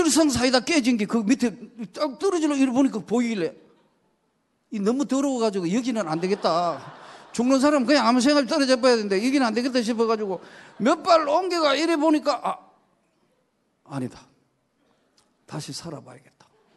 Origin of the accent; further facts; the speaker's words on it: Daegu, South Korea; moved away as an adult; now in Seoul, South Korea; 친한 친구니까 몸이 아파가 이제 고향인 대구에서 올라왔어. 올라와가 그 친구 보고 나니까